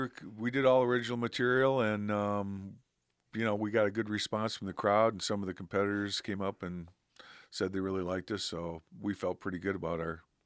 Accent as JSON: {"language": "English", "town": "Haslett", "region": "Michigan", "country": "United States", "tie": "born or raised there", "said": "Lansing. Yeah, I grew up in Hazlitt"}